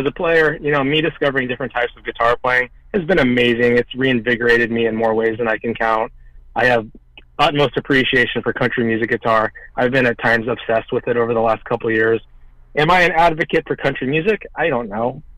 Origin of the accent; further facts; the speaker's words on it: Omaha, Nebraska, United States; I mean, we grew up in Omaha and there was this huge Midwest quote-unquote emo movement going on